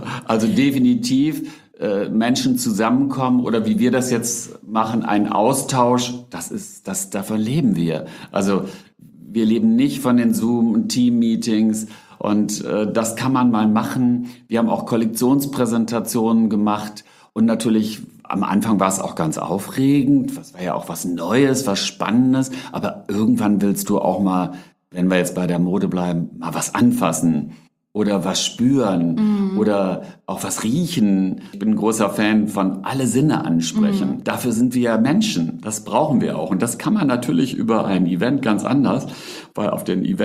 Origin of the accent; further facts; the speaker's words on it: North Rhine-Westphalia, Germany; ich bin übrigens an Rhein geboren, aber an der Ruhr groß geworden.